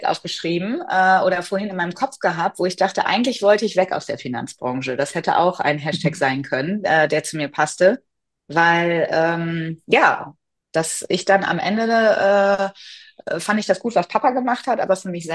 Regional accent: Oldenburg, Lower Saxony, Germany; ich komme aus Oldenburg, also bin da aufgewachsen

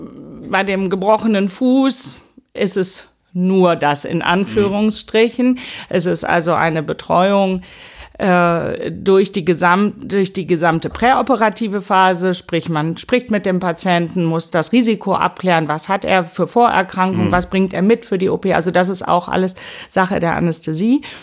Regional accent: Mettmann, North Rhine-Westphalia, Germany; also born or lived in Essen; Und dann aber in Mettmann im Rheinland aufgewachsen. Bin dann zum Studium nach Würzburg gegangen, habe dort und in München dann zu Ende studiert.

